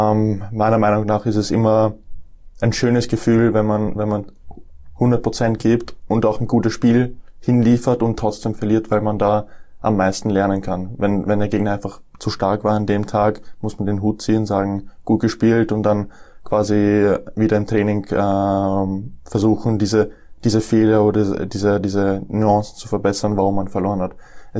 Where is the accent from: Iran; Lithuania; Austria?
Austria; Deutsch-Wagram, Lower Austria; also born or lived in Nuremberg, Germany; Ich bin in Nürnberg geboren, 1999. Bin dann mit meinem vierten Lebensjahr nach Österreich gezogen. Zuerst nach Deutsch-Wagram und dann 2006 bin ich nach Matzen gezogen